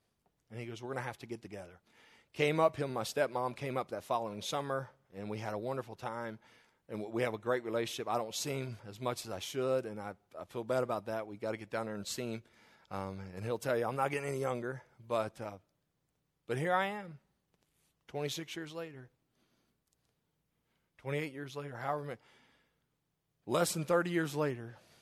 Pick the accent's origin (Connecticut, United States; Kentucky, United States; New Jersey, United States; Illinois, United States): Kentucky, United States; Claryville; I grew up in Claryville. Claryville was a town, at that time, maybe 1,000 people.